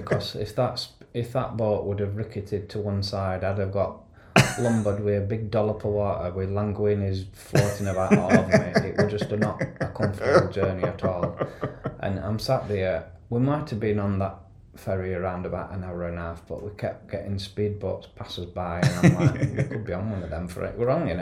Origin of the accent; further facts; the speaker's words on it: Yorkshire and the Humber, United Kingdom; being Yorkshireman, we decided to go on slow boat.